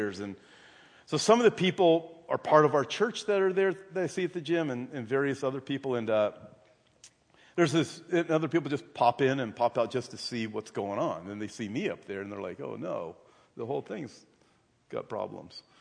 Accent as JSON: {"language": "English", "town": "Brea", "region": "California", "country": "United States", "tie": "born or raised there", "said": "when I was young, I was raised in Brea."}